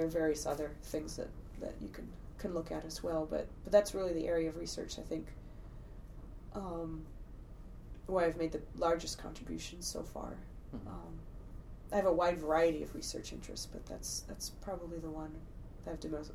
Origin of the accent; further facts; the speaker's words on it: Maine, United States; I'm from Maine, and so I was definitely happy to be able to do graduate work here.